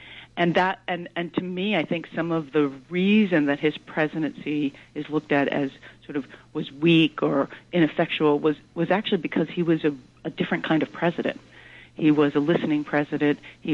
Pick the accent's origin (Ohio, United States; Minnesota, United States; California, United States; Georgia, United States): Georgia, United States; Well, I grew up in Georgia, and so I was a kid when Carter was first our governor and been president